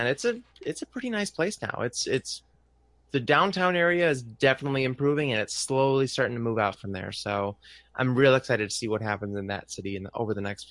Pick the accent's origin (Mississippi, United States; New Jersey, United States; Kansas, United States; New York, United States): New York, United States; Buffalo; been to Chicago, but I'm from Buffalo, so winter's fine. It's livable. I like it better than this heat down here.